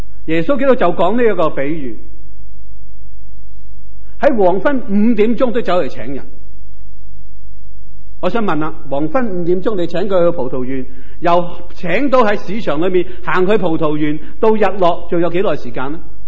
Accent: Yuen Long, Hong Kong; 我在元朗长大

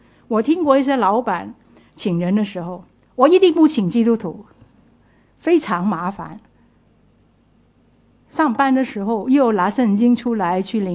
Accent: Guangdong, China; accent: Cantonese; 我们广东话很传神，抌心抌肺

